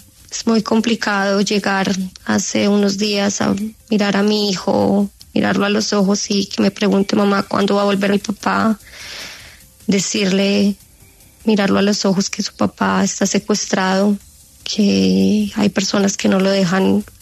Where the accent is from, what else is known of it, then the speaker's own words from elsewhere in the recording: Colombia; now in Israel; Nosotros como israelíes, yo como colombiana